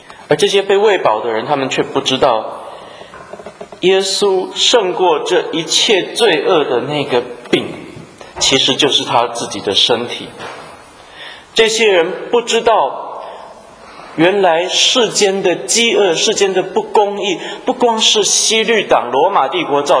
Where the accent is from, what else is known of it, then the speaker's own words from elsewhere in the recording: Taiwan; 这个台湾，我从台湾来，我们台湾话有一句话讲